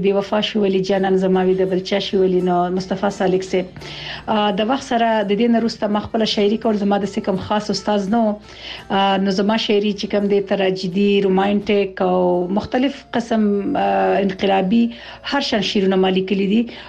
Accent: Laghman, Afghanistan; زه د افغانستان د لغمان اوسیدونکو یم

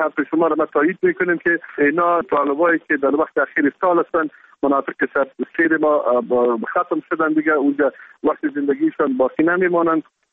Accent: Kunduz, Afghanistan; خردترین شهر ولایت ما ولایت قندوز هستند

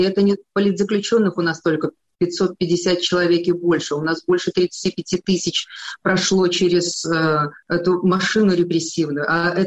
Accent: Belarus; Я белоруска.

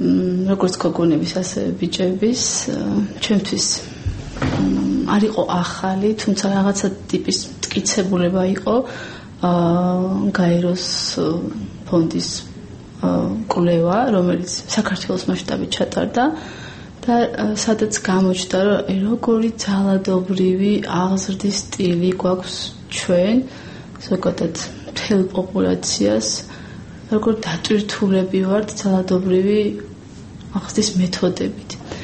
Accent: Racha-Lechkhumi and Kvemo Svaneti, Georgia; წარმოშობით რა ჭველი ვარ, რაჯაში მაქვს სოფელი

